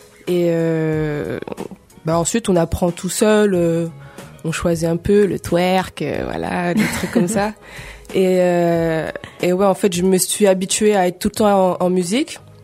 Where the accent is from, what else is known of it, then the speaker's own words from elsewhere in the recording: Paris, Île-de-France, France; moi je viens de Paris, Paris 11, La Roquette, Sedaine, Bastille, La Tume, on connaît.